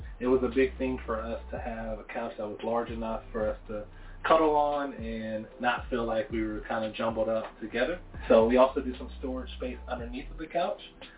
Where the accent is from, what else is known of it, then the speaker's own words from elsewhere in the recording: Kansas City, Missouri, United States; We're originally from Kansas City, Missouri, so that's why we have that, because that's always home for us.